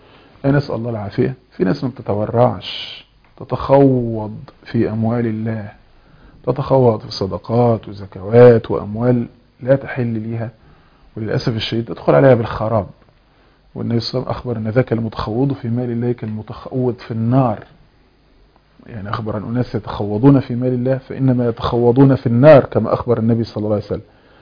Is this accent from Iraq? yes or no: no; Egypt; دي كلمة مشهورة عندنا في مصر، ممكن في الأرياف حتى كمان